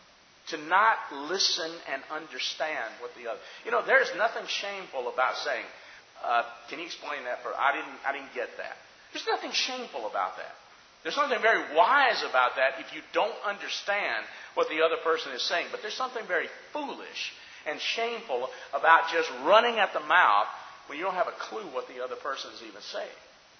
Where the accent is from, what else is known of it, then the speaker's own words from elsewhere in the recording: Alabama, United States; I grew up in Alabama.